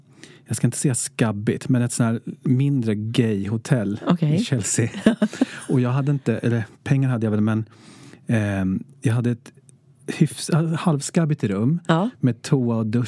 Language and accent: Swedish; Sweden; Så att bara för att han älskade dig och att jag kom från Sverige, så, och att han inte kunde byta glödlampa.